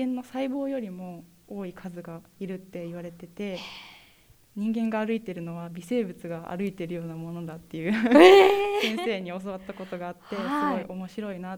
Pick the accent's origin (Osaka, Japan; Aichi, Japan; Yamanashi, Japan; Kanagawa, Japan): Yamanashi, Japan; 自然が豊かな地元の山梨で学びたいっていう思いも強くあったので、